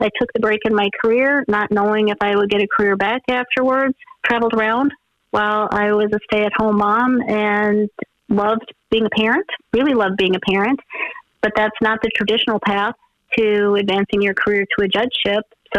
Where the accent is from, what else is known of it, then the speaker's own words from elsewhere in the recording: Bemidji, Minnesota, United States; I'm from this area. I grew up in Bemidji. I went to high school in Bemidji, go Lumberjacks.